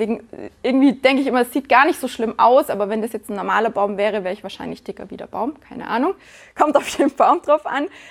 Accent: Günzburg, Bavaria, Germany; born there; Ich bin in Günzburg geboren. Ist, glaube ich, nicht ganz so weit von hier.

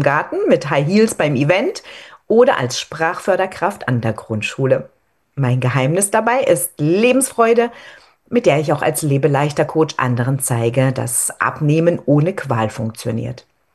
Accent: Freiburg, Baden-Württemberg, Germany; moved away; als ich dann von meiner Heimat von Freiburg nach Passau gezogen bin

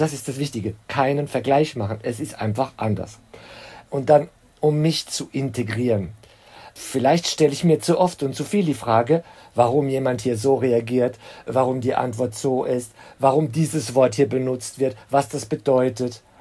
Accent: Germany; moved away; dann schaffe ich auch ein falsches Bild von meinem Heimatland, weil ich meine, ich bin jetzt schon länger weg

